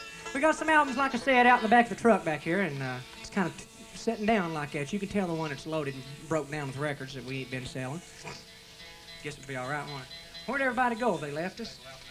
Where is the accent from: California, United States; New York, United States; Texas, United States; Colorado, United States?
California, United States; Los Angeles; I was born out there in Los Angeles. I've lived out there all my life.